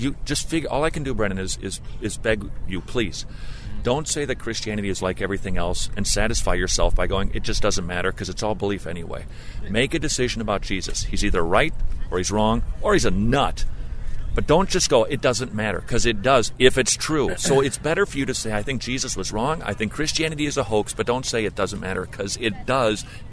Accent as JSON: {"language": "English", "town": "St. Paul", "region": "Minnesota", "country": "United States", "tie": "born or raised there", "said": "I grew up in St. Paul, Minnesota, all right?"}